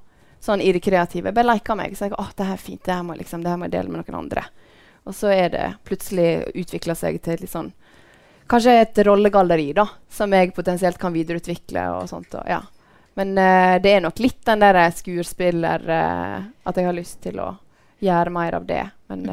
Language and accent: Norwegian; Førde, Vestland, Norway; I alle fall der jeg kommer fra, I Sunnfjord og Førde